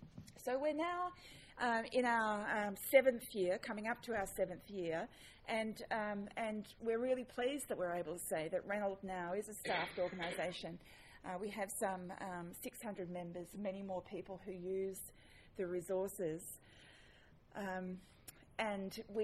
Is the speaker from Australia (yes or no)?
yes; Australia; I always had to apologise at the beginning for an Australian being in a Canadian classroom